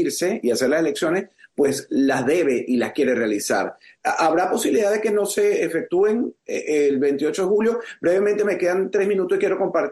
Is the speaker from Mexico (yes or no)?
no; Venezuela; este servidor como periodista y como venezolano